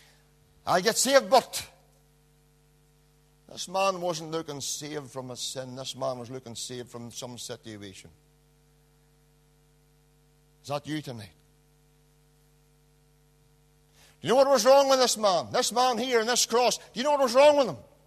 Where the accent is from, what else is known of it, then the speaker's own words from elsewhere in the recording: Knocknacloy, Northern Ireland, United Kingdom; There was a man from my hometown in Knocknacloy.